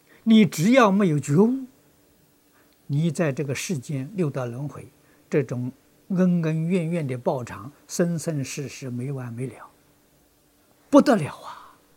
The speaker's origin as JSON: {"language": "Chinese", "country": "China", "said": "我们中国人讲灵魂的"}